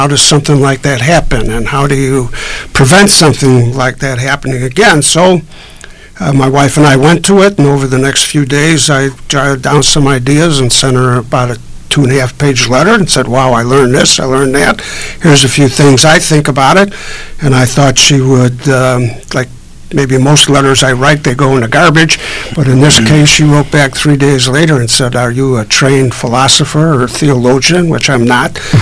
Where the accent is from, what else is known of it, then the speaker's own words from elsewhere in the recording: Chicago, Illinois, United States; We were born and raised in Chicago.